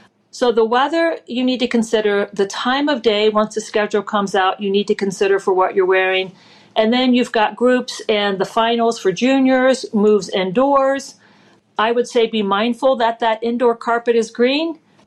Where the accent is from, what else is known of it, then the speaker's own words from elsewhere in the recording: East Coast, United States; So I grew up in the East Coast. I have family in upstate New York.